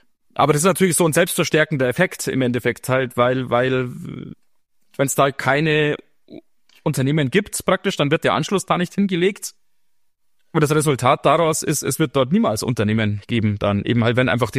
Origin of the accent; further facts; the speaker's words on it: Bavaria, Germany; meine Heimat, die Oberpfalz